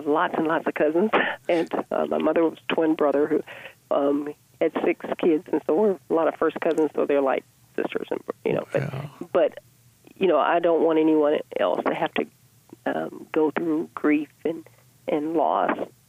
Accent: Daphne, Alabama, United States; of Mobile, Alabama called Daphne. And my family's been there since the early 1800s. So, as they say, I'm American by birth, but Southern by the grace of God. So a true Southerner.

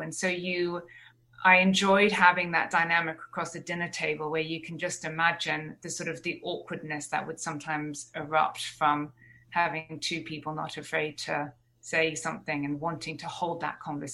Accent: Jersey; I grew up in Jersey, so I feel that I want to explore the folklore of Jersey, because there's quite a lot there as well.

